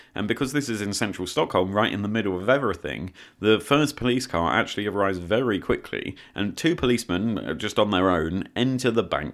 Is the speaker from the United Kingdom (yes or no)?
yes; United Kingdom; Back in my home country of the UK